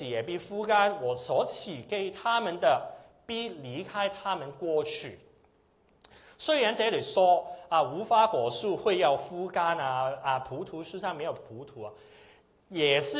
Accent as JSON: {"language": "Chinese", "country": "Hong Kong", "said": "我是从香港来，我不知道大家从哪里来。"}